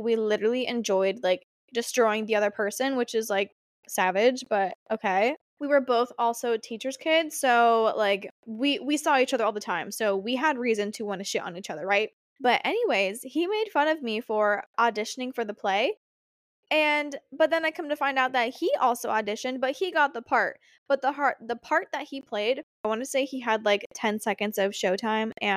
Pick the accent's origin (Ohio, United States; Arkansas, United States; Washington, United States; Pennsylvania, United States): Ohio, United States; Akron; I'm actually from Akron, Ohio